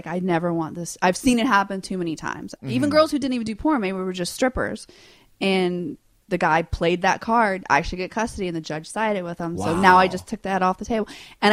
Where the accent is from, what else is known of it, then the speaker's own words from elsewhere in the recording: Louisiana, United States; I grew up in Louisiana with no money.